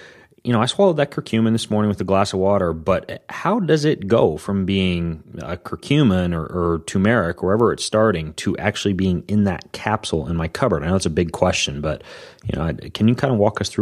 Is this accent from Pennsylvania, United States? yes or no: no; Spokane, Washington, United States; Where'd you practice, Alan? Weren't you right around here in my hometown?